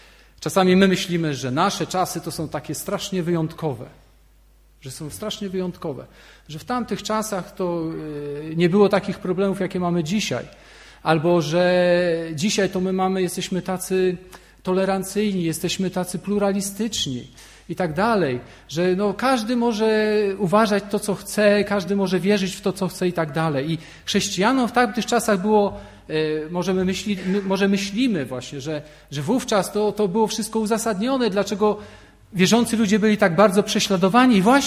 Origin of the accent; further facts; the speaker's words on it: Włocławek, Kuyavian-Pomeranian Voivodeship, Poland; jestem z Włocławka, ze zboru Kościoła Ewangelicznych Chrześcijan.